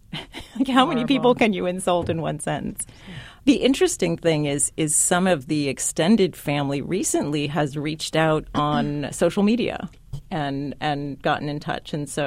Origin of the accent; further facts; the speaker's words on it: San Diego, California, United States; I grew up in San Diego, California. So every kid had a beach party for their birthday.